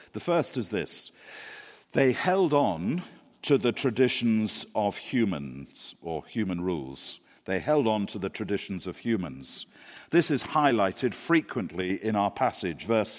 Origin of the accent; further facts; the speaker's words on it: England, United Kingdom; Certainly, I mean, I come from England. It's certainly not a very English way of dealing with what seems like a perfectly reasonable question.